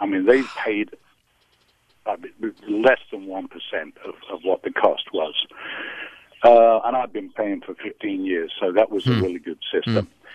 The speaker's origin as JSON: {"language": "English", "region": "England", "country": "United Kingdom", "tie": "born or raised there", "said": "I was born and raised in England where healthcare was a part of life."}